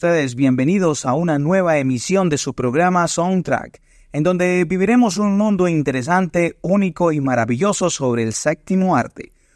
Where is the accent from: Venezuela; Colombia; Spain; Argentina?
Colombia; como buenos colombianos